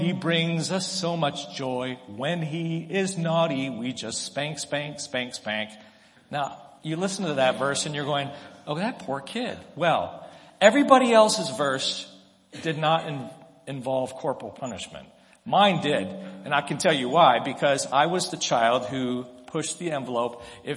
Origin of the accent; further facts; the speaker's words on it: Tokyo, Japan; I grew up in Japan. I was born on a southern island in Japan. I'm not Japanese. I have a U.S. passport. But I spent almost all of my formative years in Tokyo, Japan.